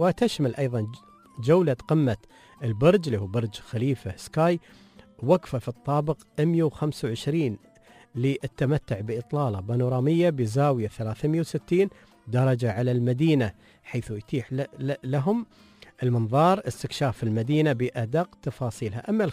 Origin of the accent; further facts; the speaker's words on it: Dubai, United Arab Emirates; في دولة الإمارات وبالتحديد عندنا في دبي